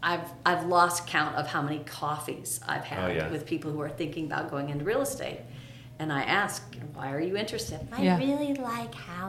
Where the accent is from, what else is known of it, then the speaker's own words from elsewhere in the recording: Chicago, Illinois, United States; I'm from the Chicago area.